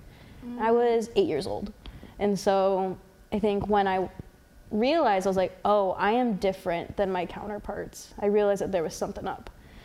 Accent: Portland, Oregon, United States; And so I think growing up in Portland and going to these white institutions was a really big thing for me

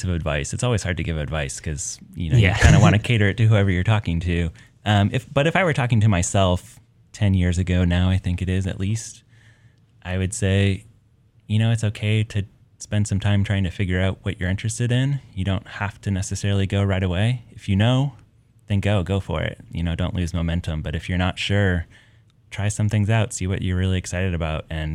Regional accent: Midwest, United States; also born or lived in Portland; I grew up in the Midwest. I'd already spent time on the East Coast.

